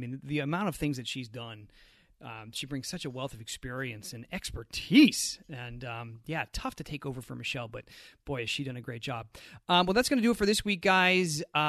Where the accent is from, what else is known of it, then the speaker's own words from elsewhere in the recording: Sacramento, California, United States; up to San Francisco, over to my hometown, Sacramento.